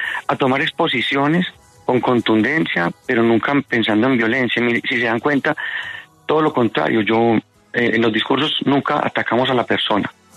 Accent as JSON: {"language": "Spanish", "country": "Colombia", "said": "abrazarnos como colombianos"}